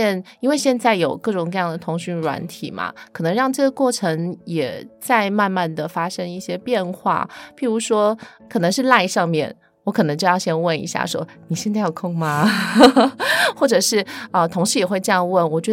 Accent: China; moved away as an adult; also born or lived in Beijing / Shanghai; now in Taiwan; 谈完之后我就会跟他们说我是中国人的时候

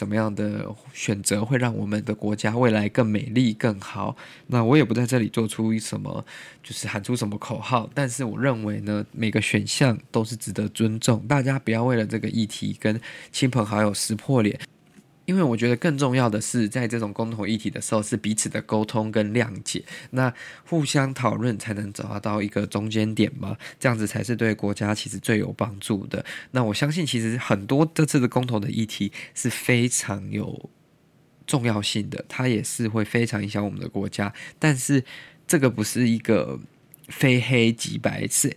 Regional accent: Taiwan; 以及我们台湾人的生活

